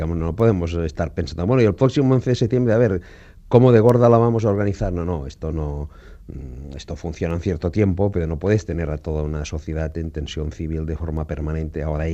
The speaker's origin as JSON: {"language": "Spanish", "region": "Catalonia", "country": "Spain", "said": "nosotros somos los catalanes, somos los lituanos del Estado español"}